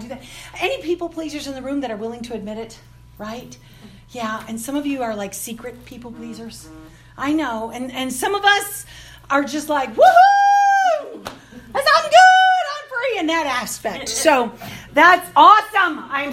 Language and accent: English; Wisconsin, United States; moved away; I have to confess to you, I had to look on a map where North Carolina was. I was from Wisconsin. I didn't know.